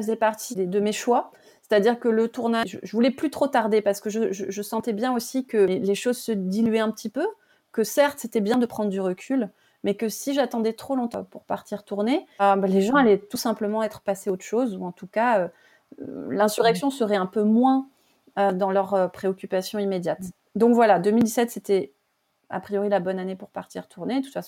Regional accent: France; Je suis rentrée chez moi en France

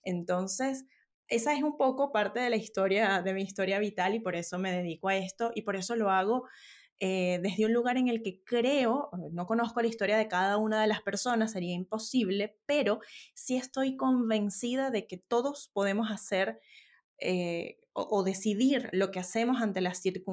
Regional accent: Venezuela; now in Santiago, Chile; yo soy venezolana y decías ahora vivo en Santiago de Chile, pero emigré por una situación país muy adversa

